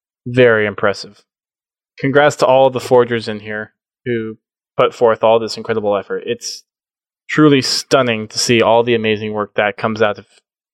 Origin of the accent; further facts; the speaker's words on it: Texas, United States; This next one is the Alamo Riverwalk in San Antonio, Texas, my home state.